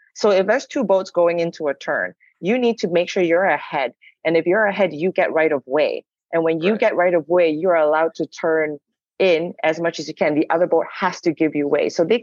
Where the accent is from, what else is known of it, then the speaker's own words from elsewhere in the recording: Malaysia; Well, I'm Malaysian, so it's like, I grew up in this.